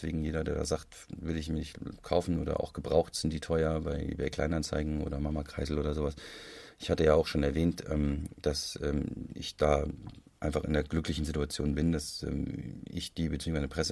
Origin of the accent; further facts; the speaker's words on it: Hesse, Germany; das macht für mich als Hesse natürlich nochmal viel sympathischer.